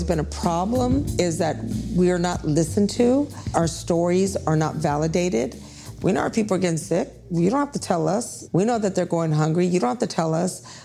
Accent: Houston, Texas, United States; born there; I was actually born in Houston. I'm from Texas originally.

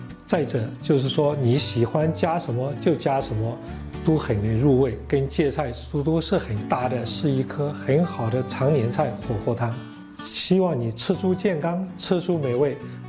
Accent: Myanmar; 大家好，我是来自缅甸的

